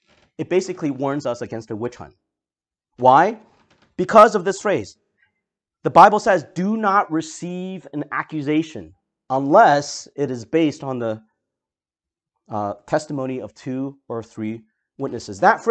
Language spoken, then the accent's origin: English; Taiwan; now in United States; I come from Taiwan. I was born there.